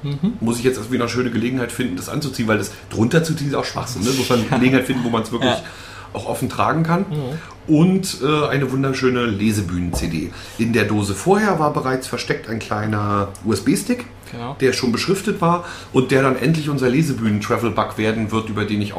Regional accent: Mecklenburg-Vorpommern, Germany; Das ist ja nur 5 Kilometer von da weg, wo ich aufgewachsen bin.

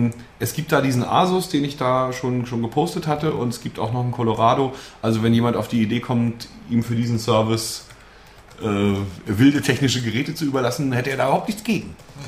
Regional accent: Mecklenburg-Vorpommern, Germany; Als Mecklenburger Podcaster und Blogger ist man dafür offensichtlich prädestiniert für den Beta-Test.

